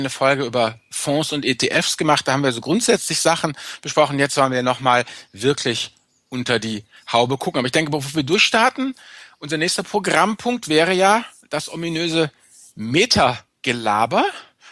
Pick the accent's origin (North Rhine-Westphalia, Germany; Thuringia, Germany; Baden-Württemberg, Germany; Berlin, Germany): North Rhine-Westphalia, Germany; Ich bin Rheinländer, nicht nordisch.